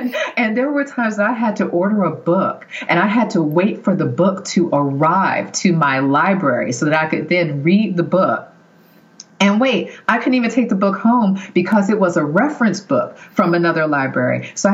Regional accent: the South, United States; I grew up in the South and there just wasn't

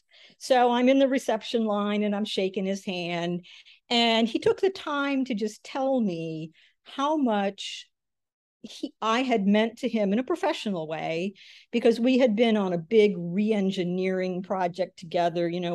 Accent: Michigan, United States; So I grew up in Michigan, in rural Michigan, and was lucky enough to have a scholarship to Interlochen

